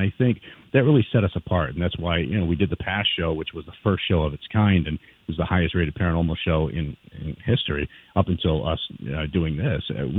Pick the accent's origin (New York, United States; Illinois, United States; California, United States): New York, United States; Canandaigua; I grew up in Canandaigua, New York, almost on the Canadian border. So you gotta give me a break.